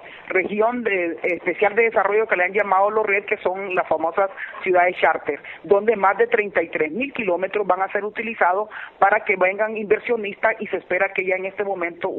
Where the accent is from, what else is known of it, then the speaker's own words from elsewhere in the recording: Honduras; nosotros como hondureños vamos a tener que tener pasaporte para entrar a esos territorios